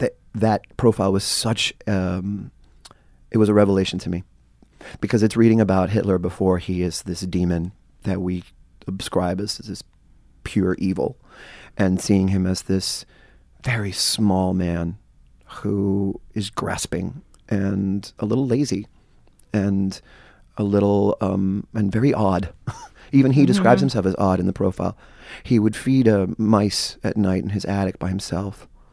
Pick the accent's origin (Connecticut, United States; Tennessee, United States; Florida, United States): Florida, United States; Miami; I grew up in Miami, came to school in New York, but Chicago was the place that I fell in love with.